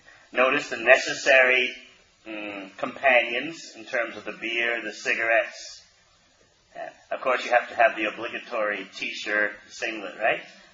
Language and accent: English; New Zealand; they knew I was from New Zealand